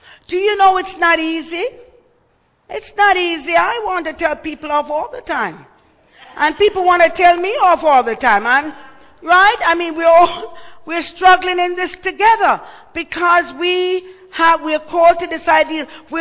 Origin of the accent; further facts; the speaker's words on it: Jamaica; And you know, I'm from Jamaica. The car's always breaking down in the Caribbean.